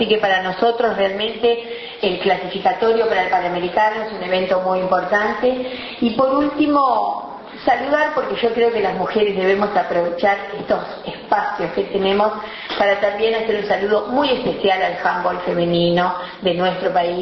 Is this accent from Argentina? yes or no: no; Uruguay; lo que somos los uruguayos